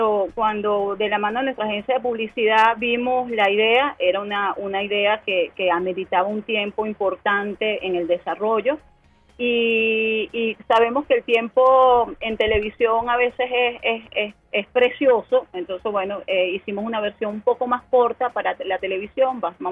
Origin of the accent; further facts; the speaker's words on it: Venezuela; invitarnos a hacer una pieza como venezolanos más que somos, ¿no?